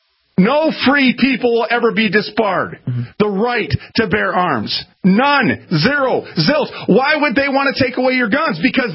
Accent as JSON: {"language": "English", "town": "Minneapolis", "region": "Minnesota", "country": "United States", "tie": "born or raised there", "said": "I grew up in North Minneapolis, friends. And you would know it as the hood."}